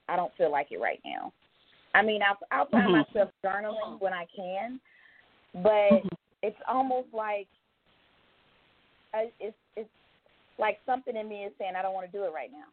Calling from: Georgia, United States; in Georgia.

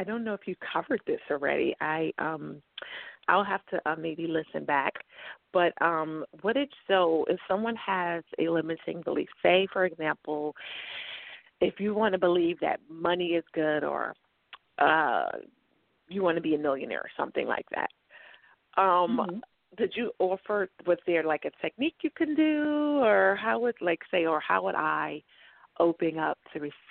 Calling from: New York, United States; I'm calling from New York.

